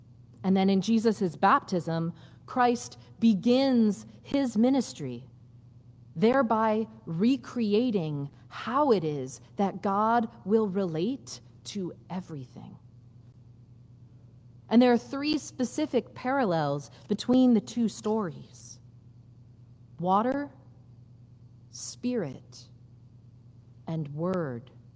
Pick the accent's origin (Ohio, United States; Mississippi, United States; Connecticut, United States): Connecticut, United States; also born or lived in Portland, Maine; I grew up on the Long Island Sound in Connecticut, and I used to live in Portland, Maine.